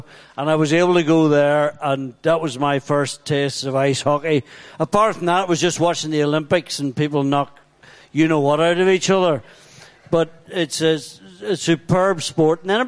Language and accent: English; Northern Ireland, United Kingdom; Look, I'm Northern Irish. I've been amongst all sorts of different fans through my life.